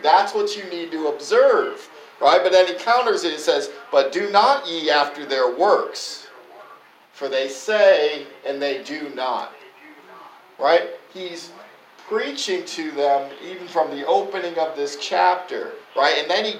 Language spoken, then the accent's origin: English; New Haven, Connecticut, United States; And that was just natural in the community I grew up in New Haven, in Connecticut.